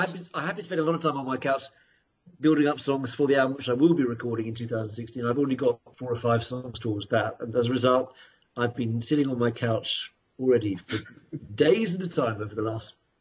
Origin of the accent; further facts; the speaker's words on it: United Kingdom; now in United States; the fact that I'm from Britain because that gives me an exotic quality which I think has helped me here in America.